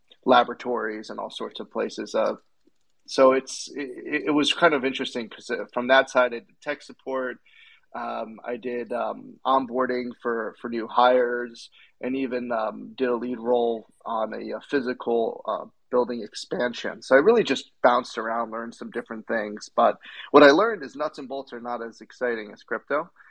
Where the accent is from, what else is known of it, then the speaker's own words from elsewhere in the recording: United States; Well, I'll start because I'm American and a bit more pushy, and Carl's Canadian.